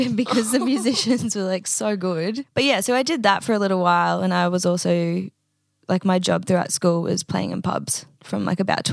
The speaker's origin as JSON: {"language": "English", "town": "Mackay", "region": "Queensland", "country": "Australia", "tie": "born or raised there", "lives_now": "Brisbane, Australia", "said": "I grew up in Mackay in North Queensland, and I moved to Brisbane in 2018"}